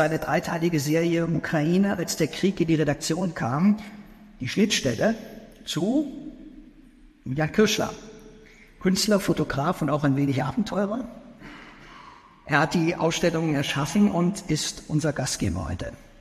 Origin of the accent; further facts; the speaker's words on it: Freiburg, Baden-Württemberg, Germany; Ich komme aus Freiburg.